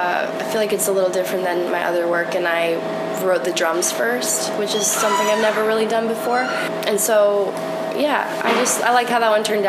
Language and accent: English; Brunswick, Maine, United States; Yeah, I'm from Brunswick, Maine. I started making music when I was 18.